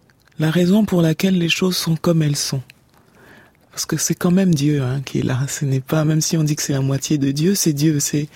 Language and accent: French; Cameroon; c'est chez nous, c'est la côte du Cameroun, parce que je suis camerounaise